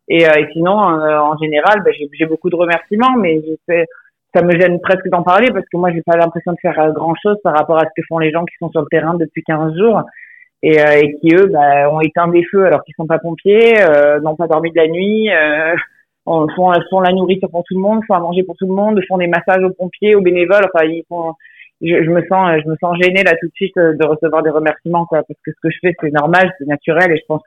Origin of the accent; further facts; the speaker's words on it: Correns, Provence-Alpes-Côte d'Azur, France; je viens de Corrence, mais le Cotignac, Brignoles, Leval, Montfort, Carcès, c'est des villages qui ont bercé mon enfance